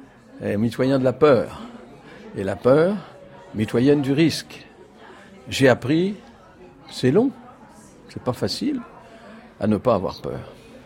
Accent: Montreuil-sous-Bois, Île-de-France, France; moi, j'ai été élevé à Montreuil-sous-Bois. C'est une banlieue, comme on dit, ouvrière, vivante. À l'époque, c'était pas très facile d'être le fils du toubib. Mon père était médecin à Montreuil-sous-Bois.

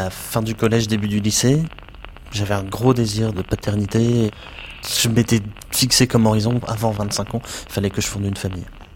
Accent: Douai, Hauts-de-France, France; J'ai grandi à Douai

